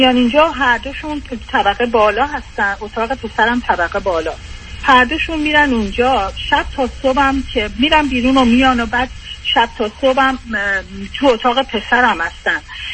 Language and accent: Persian; Iran; now in United States; من بیشتر ایرانیم تا شوهرم.